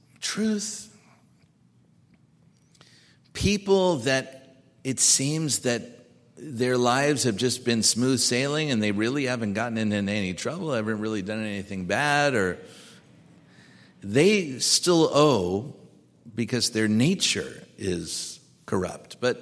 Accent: United States; I'm from America.

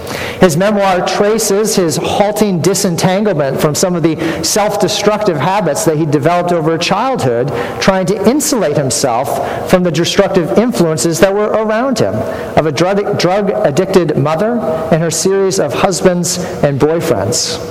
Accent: Maine, United States; In my hometown in rural Maine

